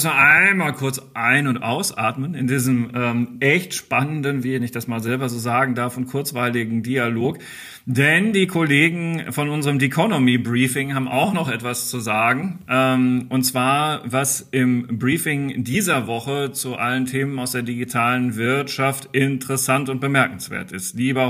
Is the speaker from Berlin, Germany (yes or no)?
no; Dortmund, North Rhine-Westphalia, Germany; Darf ich als Dortmunder sagen?